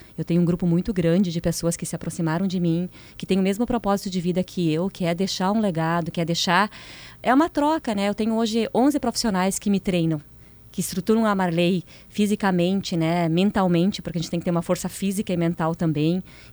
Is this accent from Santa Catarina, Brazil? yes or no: no; Morro Reuter, Rio Grande do Sul, Brazil; eu sou de Morro Reuter, mas eu treino muito na cidade de Dois Irmãos